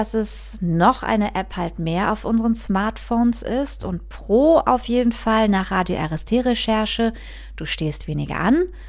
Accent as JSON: {"language": "German", "town": "Osnabrück", "region": "Lower Saxony", "country": "Germany", "said": "Mein Sohn kommt aus Osnabrück, ich komme aus Osnabrück"}